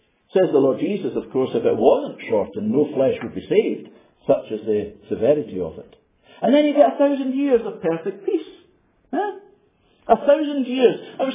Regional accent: Glasgow, Scotland, United Kingdom; Now, I come from Glasgow.

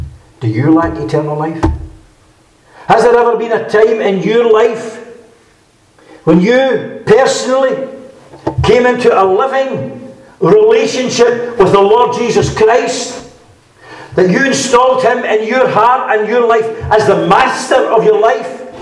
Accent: Scotland, United Kingdom; accent: west of Scotland; You know, friends, I come from the west of Scotland. I presume you see that, you recognise that from my accent. I don't have a Fife accent. And round about Glasgow, we often hear folks shouting

